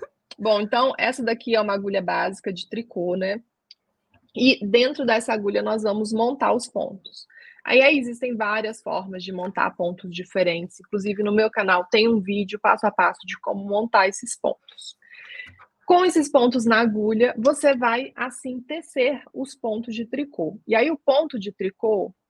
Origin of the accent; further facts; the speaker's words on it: Juiz de Fora, Minas Gerais, Brazil; Eu sou de Juiz de Fora, Minas Gerais.